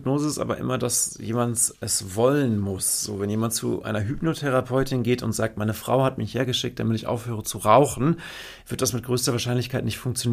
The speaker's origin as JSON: {"language": "German", "town": "Anholt", "region": "North Rhine-Westphalia", "country": "Germany", "tie": "born or raised there", "said": "Ich habe in Arnold gewohnt die ganze Zeit. Ich bin in Bocholt zur Schule gegangen."}